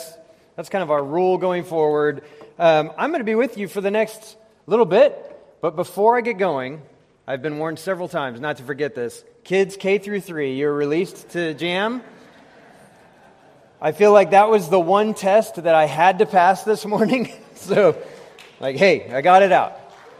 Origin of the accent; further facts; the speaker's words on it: Colorado Springs, Colorado, United States; now in Houston, United States; now I live in Houston. I'm originally from Colorado, Colorado Springs.